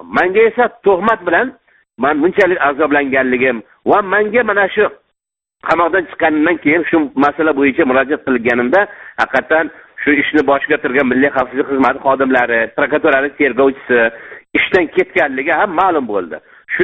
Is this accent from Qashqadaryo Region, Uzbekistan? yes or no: yes; Kitob, Qashqadaryo Region, Uzbekistan; born there; 61 yilda Qashqadaryo viloyatining Kitob tumanida tug'ilganman.